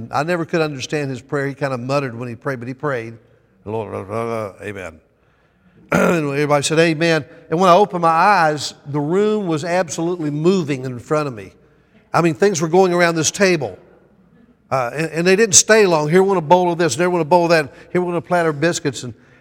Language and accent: English; Atlanta, Georgia, United States; I come from a tradition in the South. I grew up in Georgia, and all my family were farmers in Alabama, northern Florida, southern Georgia. And I grew up in Atlanta myself, but I spent my summers on the farm.